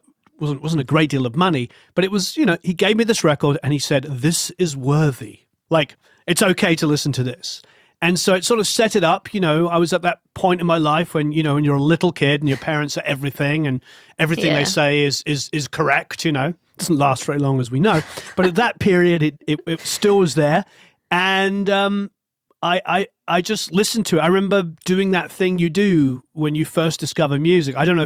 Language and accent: English; England, United Kingdom